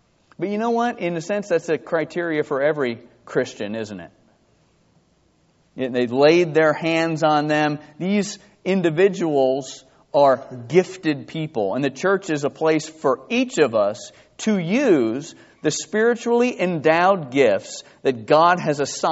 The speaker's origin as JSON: {"language": "English", "town": "Edison", "region": "New Jersey", "country": "United States", "tie": "born or raised there", "said": "I grew up in Edison, New Jersey, and I was remembering the cellar."}